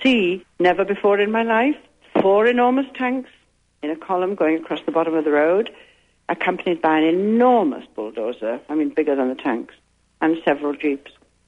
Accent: Wales, United Kingdom; I'm from Wales. I'm a 65-year-old grandmother.

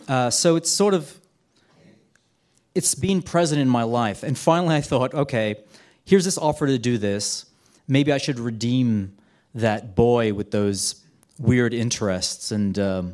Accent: Australia; I grew up in Australia, so another Commonwealth country

